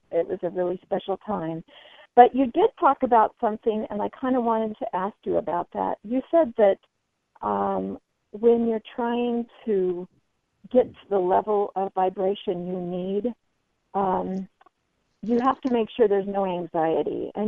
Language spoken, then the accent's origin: English; Boise, Idaho, United States; Welcome to my hometown. I'm glad